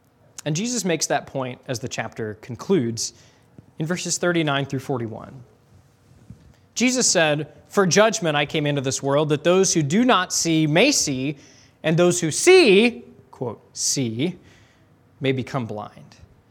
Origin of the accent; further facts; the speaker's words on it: Alabama, United States; I grew up with them in Alabama